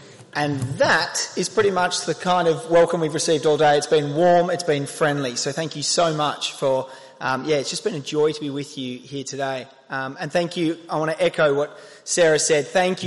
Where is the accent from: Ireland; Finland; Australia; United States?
Australia; moved away as an adult; now in United Kingdom; I am indeed Australian, although I have been living in the UK now for about 7 years and have married an English girl.